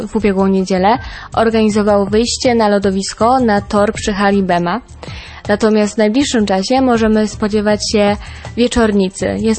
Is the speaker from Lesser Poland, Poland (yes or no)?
yes; Lesser Poland, Poland; Ja również wtedy nie wyjeżdżam do mojej rodzinnej miejscowości, która znajduje się w województwie małopolskim.